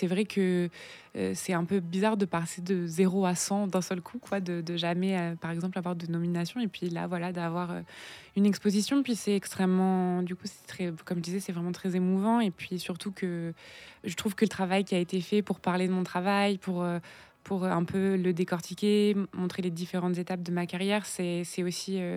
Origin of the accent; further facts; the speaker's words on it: France; also born or lived in Quebec; j'ai vécu au Québec, je suis française